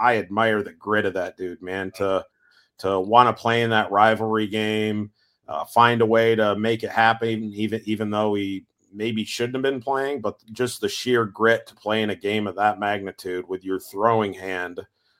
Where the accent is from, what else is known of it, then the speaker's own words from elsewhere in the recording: Midwest, United States; As a Midwesterner, as you're explaining that scene